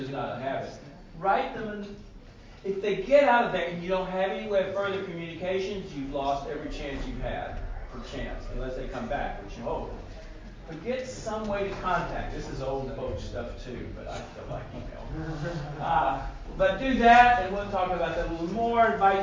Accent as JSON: {"language": "English", "region": "Southern United States", "country": "United States", "accent": "southern", "said": "And maybe they don't like my southern accent or whatever."}